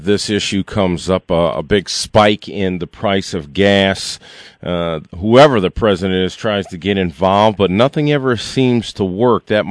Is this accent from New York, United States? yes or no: no; Mount Clemens, Michigan, United States; I'm from the Mount Clemens area where Selfridge is